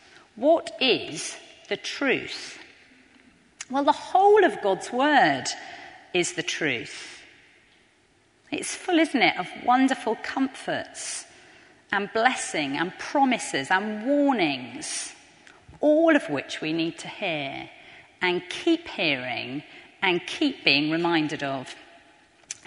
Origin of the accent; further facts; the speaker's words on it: United Kingdom; That's me being very British.